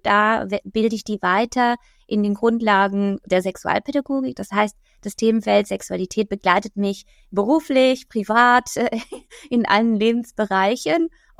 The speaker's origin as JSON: {"language": "German", "town": "Basel", "region": "Basel-Stadt", "country": "Switzerland", "said": "ich komme aus Basel, aus der Schweiz"}